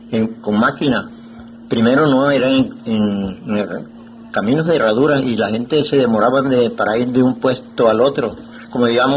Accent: Huacoche, Cesar, Colombia; born there; yo nací en Huacoche, un pueblecito muy cerca de aquí de Valledupar. Nací en el 1914, 19 de junio.

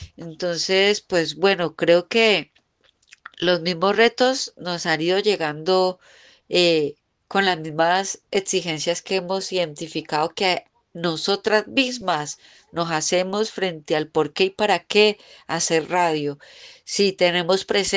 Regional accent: Cali, Valle del Cauca, Colombia; accent: caleño; en especial pues la mía, que es la caleña, ¿no? Porque pues yo vengo de Cali

